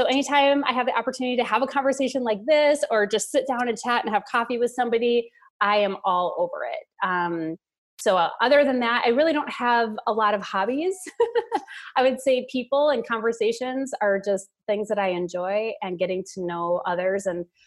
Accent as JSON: {"language": "English", "region": "Minnesota", "country": "United States", "tie": "born or raised there", "moved": "as an adult", "lives_now": "California, United States", "said": "So I grew up in Minnesota and now I live in California. So I went from freezing cold to super hot, which I love because I'm in the desert in California"}